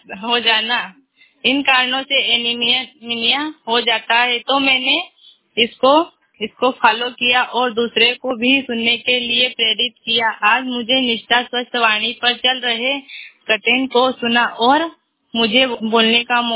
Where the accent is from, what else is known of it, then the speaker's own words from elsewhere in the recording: Roshanhar, India; मैं ग्राम रोशनहार से हूँ।